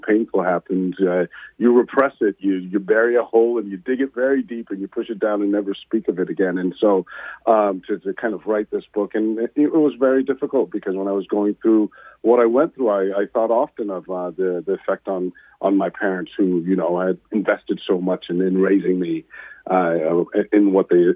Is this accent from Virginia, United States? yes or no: yes; Virginia, United States; also born or lived in Washington, D.C.; I was born in Washington, D.C., raised in Northern Virginia, and yet my parents wanted to have a kind of devoutly Hindu household.